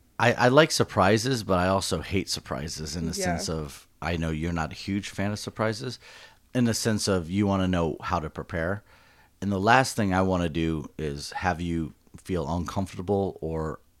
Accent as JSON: {"language": "English", "region": "the South", "country": "United States", "accent": "Southern", "said": "My southern accent's coming out."}